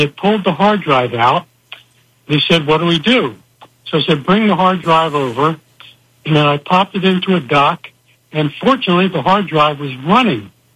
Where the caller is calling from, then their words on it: Jenkintown, Pennsylvania, United States; also born or lived in Pittsburgh; Jenkintown, Pennsylvania, just north of Philadelphia.